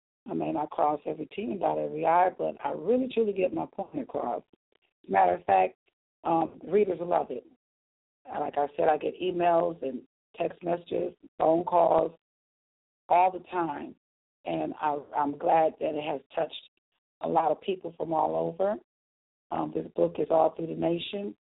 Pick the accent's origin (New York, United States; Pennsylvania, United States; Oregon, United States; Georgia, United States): New York, United States; Buffalo; born there; I was born on August 11, 1965, in Buffalo, New York.